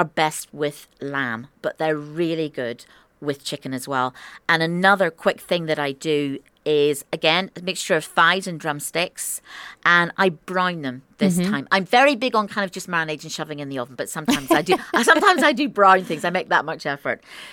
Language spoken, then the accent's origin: English; Ireland; in the 1970s, which is when I was kind of growing up in Ireland